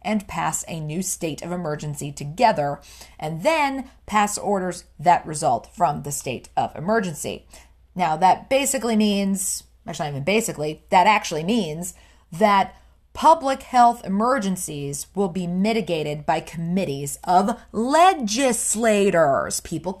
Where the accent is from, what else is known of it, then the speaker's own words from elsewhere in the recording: Cincinnati, Ohio, United States; Today, I am starting with Cincinnati, Ohio, because not only is that my hometown, but there's a lot happening there.